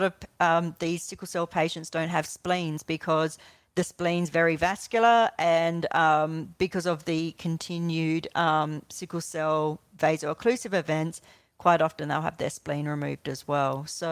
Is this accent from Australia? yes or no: yes; Adelaide, South Australia, Australia; Oh, I'm from Adelaide.